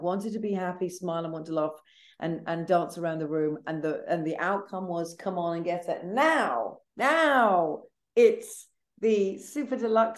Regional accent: United Kingdom; because as a Brit, you know, I would say every two minutes something weird would happen

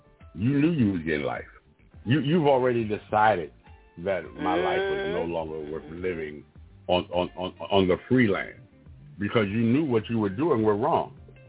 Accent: New York, United States; I'm also from New York, don't live in New York anymore

